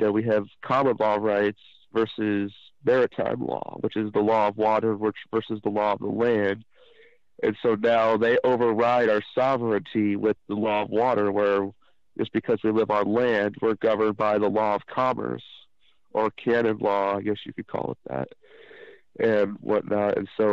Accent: United States; I am an American refugee because my country has been taken over by a lawless, tyrannical, de facto corporation posing as government in my free country, because that is what we have in America right now.

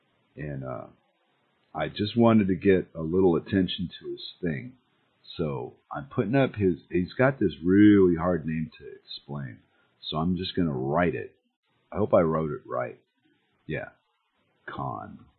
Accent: United States; You know, I'm an American, by God.

